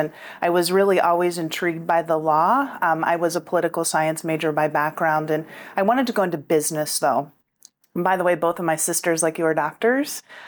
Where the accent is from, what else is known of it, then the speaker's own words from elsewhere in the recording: Ohio, United States; moved away as an adult; Well, I am from Eastern Ohio, a very small town, coal and steel, you know, industry. I spent, the first 17 years of my life living the dream there with my family